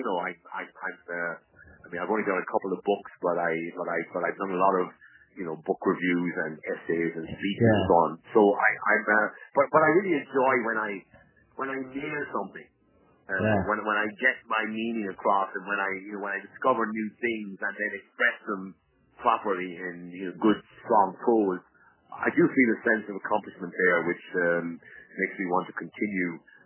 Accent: Ireland; And secondly, we have the Irish diaspora around the world, which makes us more, it gives a bigger profile to Ir

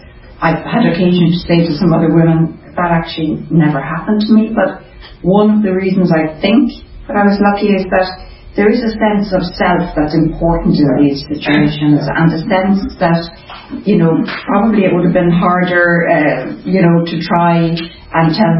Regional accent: Drogheda, Leinster, Ireland; somewhere I never thought growing up in Drogheda I could even imagine being

